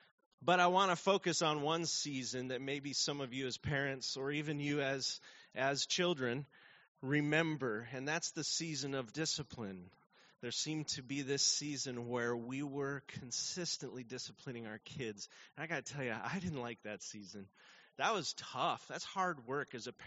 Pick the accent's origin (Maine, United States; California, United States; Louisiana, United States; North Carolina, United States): California, United States; Glendora; my wife Tam and I grew up here in L.A. And I grew up over in the Glendora Covina area.